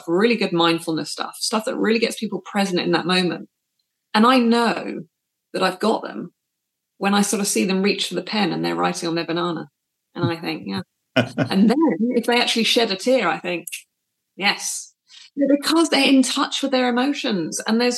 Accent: United Kingdom; I mean, I'm British.

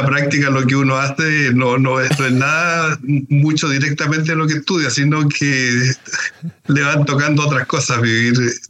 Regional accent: Chiguayante, Biobío, Chile; also born or lived in Concepción; yo siempre he sido de la zona, pues nací en Chiguayante, me crié en Chiguayante, después viviendo en Concepción

